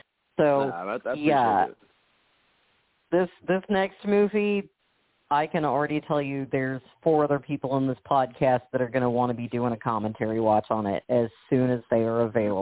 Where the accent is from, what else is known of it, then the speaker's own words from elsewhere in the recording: Arkansas, United States; now in Memphis, United States; and you know, I grew up in Arkansas. I only moved to Memphis last year